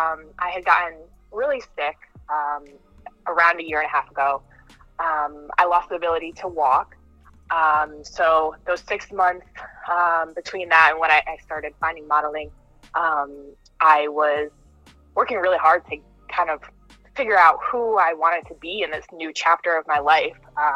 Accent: Connecticut, United States; I'm from Central Connecticut. I live here with my two cats and my dog.

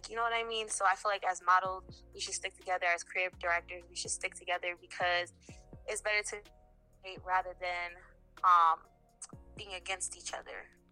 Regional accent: Bridgeport, Connecticut, United States; Hey everyone … I am from Bridgeport, Connecticut.

